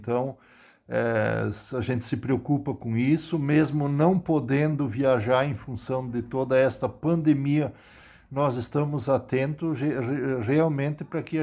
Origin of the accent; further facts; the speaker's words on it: Brazil; é óbvio que quem perde somos nós, né, brasileiros